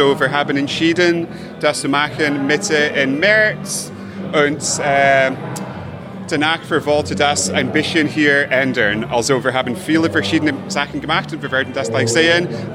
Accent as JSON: {"language": "German", "region": "Scotland", "country": "United Kingdom", "second_language": "German", "said": "wir kommen hier aus Schottland"}